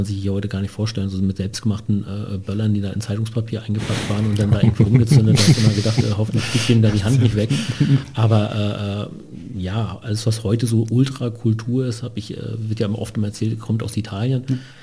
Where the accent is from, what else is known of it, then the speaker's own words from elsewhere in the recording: Lübs, Mecklenburg-Vorpommern, Germany; Dann aber relativ schnell in die Nähe von Schwerin, Lübs gezogen, da meine Kindheit eigentlich verbracht in der DDR, bis die Wende dann kam.